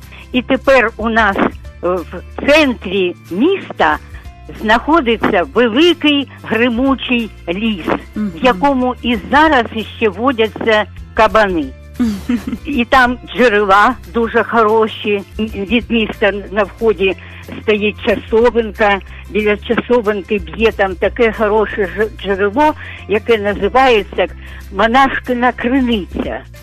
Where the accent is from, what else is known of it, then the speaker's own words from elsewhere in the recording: Rovenky, Luhansk Oblast, Ukraine; І я ніколи не кажу, що я родом з Луганщини. Я завжди кажу, що моя мала батьківщина – місто Ровеньки.